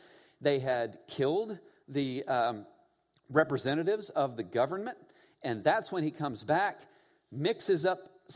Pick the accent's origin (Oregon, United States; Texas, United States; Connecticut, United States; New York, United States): Texas, United States; And then, of course, one that's a little bit closer to my home, because you know I'm from Texas, David Koresh.